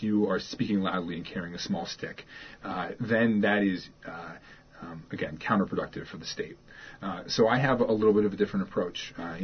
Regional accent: Alaska, United States; And I came from Sitka yesterday, and I grew up my whole life in Alaska. But I wasn't from a particularly wealthy family

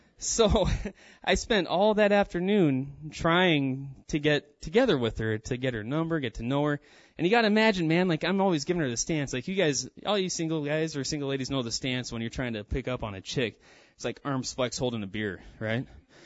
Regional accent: Ketchikan, Alaska, United States; I was born and raised in Ketchikan. I'm 34 now, but I was born and raised here.

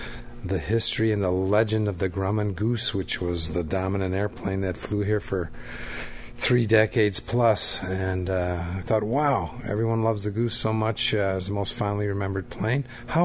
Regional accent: Chicago, Illinois, United States; I'm from Chicago.

